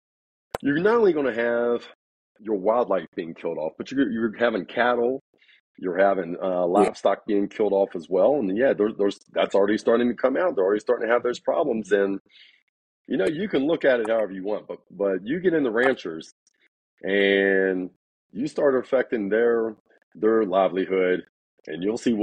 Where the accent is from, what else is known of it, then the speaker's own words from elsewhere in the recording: Winchester, Virginia, United States; now in Denver, United States; I'm from Winchester, Virginia, originally. And now I've been in Denver, Colorado for about 16 years now.